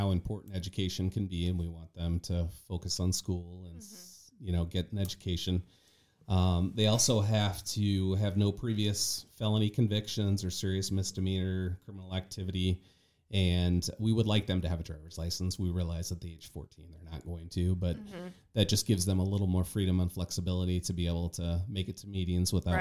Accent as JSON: {"language": "English", "region": "Illinois", "country": "United States", "tie": "born or raised there", "said": "I am a Quad City native, so I grew up on the Illinois side."}